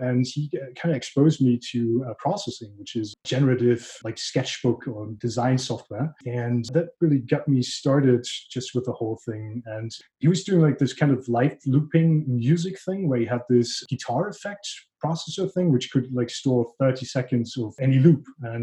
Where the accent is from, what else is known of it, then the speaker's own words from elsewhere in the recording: Paderborn, North Rhine-Westphalia, Germany; But I grew up in Paderborn, which is like super small, but somewhat tech-focused city in Germany, west of Germany to be exact.